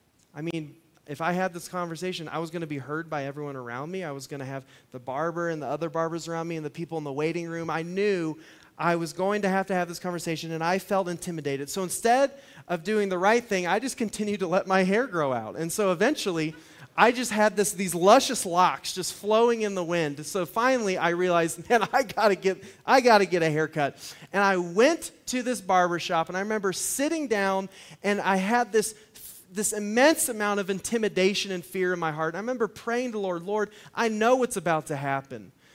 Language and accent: English; Colorado, United States; also born or lived in Alaska; When I was growing up in Colorado and Alaska, we had a camper, and we went camping a lot.